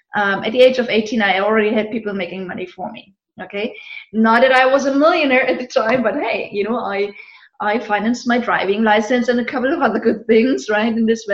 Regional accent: eastern Germany, Germany; English is a second language; Well, you know, I grew up actually behind the wall on the Eastern German side.

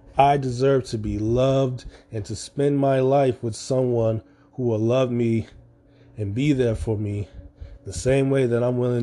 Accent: Chicago, Illinois, United States; I'm from Chicago.

